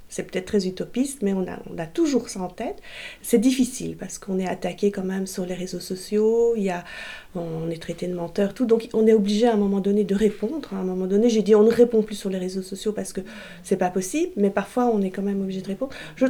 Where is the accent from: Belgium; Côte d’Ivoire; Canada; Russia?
Belgium; now in France; je suis arrivée en 2001 dans le Diois, que je suis belge d'origine, là je suis maintenant française